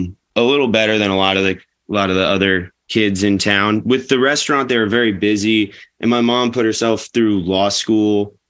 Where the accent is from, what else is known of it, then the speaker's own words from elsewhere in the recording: Woodstock, New York, United States; It was in Woodstock, and I grew up like mostly in Woodstock. And Woodstock's kind of like, it's a real tourist town